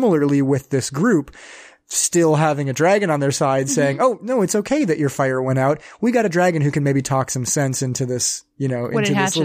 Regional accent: Minnesota, United States; I'm very proud of being Minnesotan for a lot of reasons.

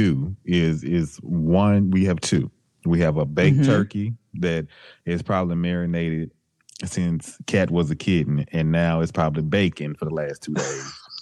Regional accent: Memphis, Tennessee, United States; Do you cook? Yes, I'm from Memphis.

